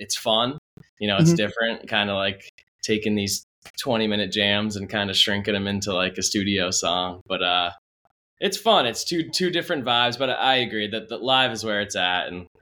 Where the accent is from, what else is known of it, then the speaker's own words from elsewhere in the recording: New Hampshire, United States; moved away as an adult; now in Maryland, United States; I'm from New Hampshire originally, and came in a few years down the road, in 2015. But yeah, I immediately dropped everything and moved down here. I'm in Maryland now